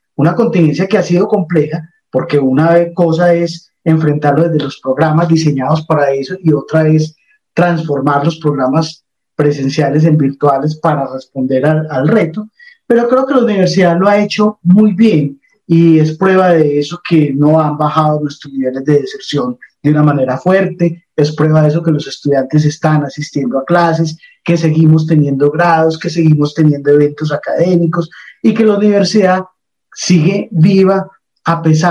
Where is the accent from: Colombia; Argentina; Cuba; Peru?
Colombia; Antioquia; sigue siendo el orgullo que a todos nos representa como antioqueños